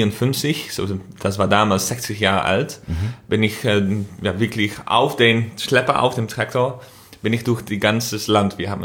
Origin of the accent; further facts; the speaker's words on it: Netherlands; als Holländer für die deutsche Industriepolitik.